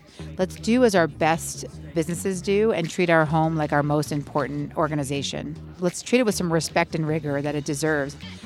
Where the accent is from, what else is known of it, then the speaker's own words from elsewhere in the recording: New York City, New York, United States; I grew up in New York City in Alphabet City on Avenue C and 14th Street to a single mother who's a social worker.